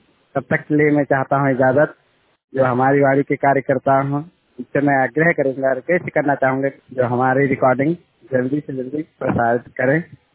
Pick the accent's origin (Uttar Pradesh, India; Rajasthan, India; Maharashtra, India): Uttar Pradesh, India; Sitapur; और मैं 70% blind and मैं सीतापुर से बिलोंग करता हूं